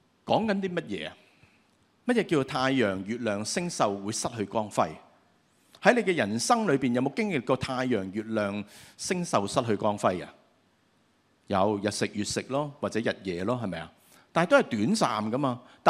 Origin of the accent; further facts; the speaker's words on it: Hong Kong; 但是我們香港人就很容易理解的，是不是？